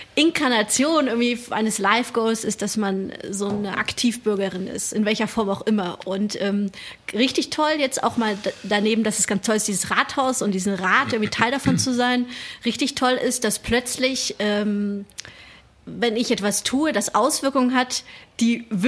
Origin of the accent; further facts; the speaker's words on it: East Germany, Germany; ich komme ja auch aus Ostdeutschland